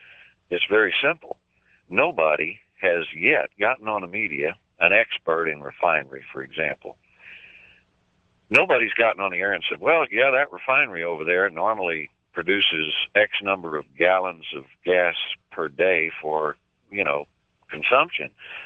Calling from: San Antonio, Texas, United States; did I tell you … from San Antonio?

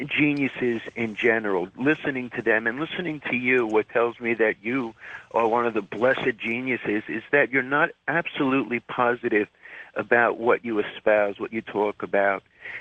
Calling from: England, United Kingdom; Hi, I'm calling from England.

